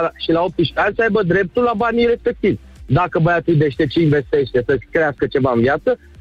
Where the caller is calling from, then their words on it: Bucharest, Romania; din București.